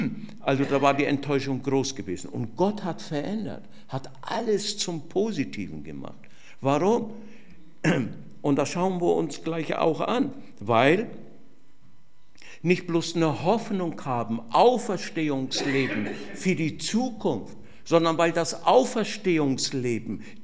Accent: Fürth, Bavaria, Germany; born there; moved away; ich bin gebürtig aus Mittelfranken, aus Fürth, Nürnberg, und wir sind damals hier hochgezogen

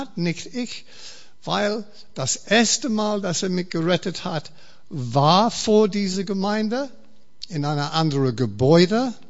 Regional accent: England, United Kingdom; German is a second language; aber ich bin Engländer

